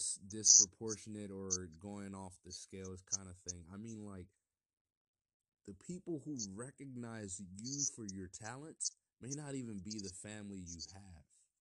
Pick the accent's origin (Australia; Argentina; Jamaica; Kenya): Kenya; now in United States; Kenya. And being Kenyan doesn't mean I'm any less African or any less American. It just, I saw things differently, and I grew up without my grandfathers.